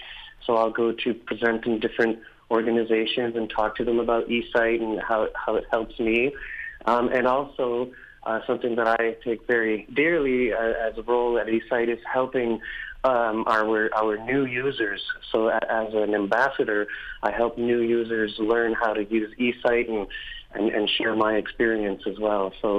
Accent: Montreal, Quebec, Canada; I'm from Montreal, Quebec.

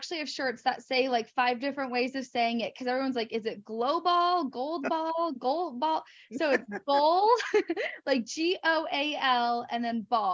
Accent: Oregon, United States; now in Indiana, United States; I'm actually calling in from Indiana. I'm from Oregon, but I've been living in Indiana because that's where our training site is.

